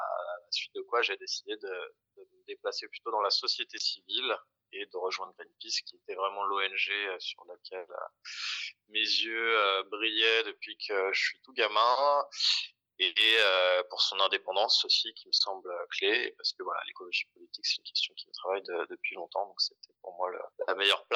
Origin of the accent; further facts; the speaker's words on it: the Alps, France; Alors moi j'ai grandi dans les Alpes, à la montagne, où j'ai eu un contact privilégié avec la nature assez tôt.